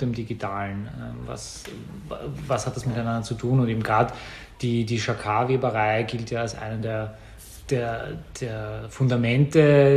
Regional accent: Vienna, Austria; ich bin in Wien geboren und aufgewachsen, hier die Schule besucht.

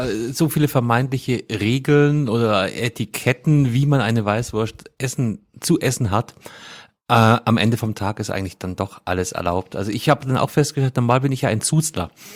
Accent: Munich, Bavaria, Germany; Ich komme aus München.

